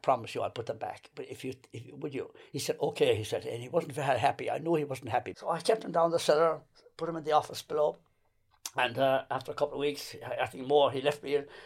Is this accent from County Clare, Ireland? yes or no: yes; County Clare, Ireland; because I was always felt, well, look, I'm Irish, I'm from Clare, you know, I'm Irish.